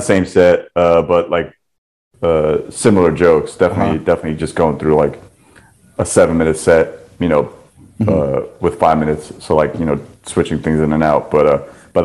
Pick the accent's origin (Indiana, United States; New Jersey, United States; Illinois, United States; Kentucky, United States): New Jersey, United States; now in New York, United States; I lived in Jersey and New York my whole life. You know, mm-hmm. I was born and raised in Jersey and then went to NYU. So I've been in New York since 2004